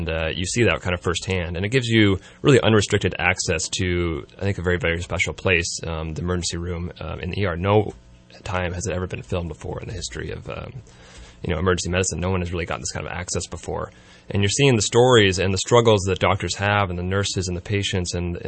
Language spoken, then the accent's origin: English; Mount Shasta, California, United States; I'm from Mount Shasta originally.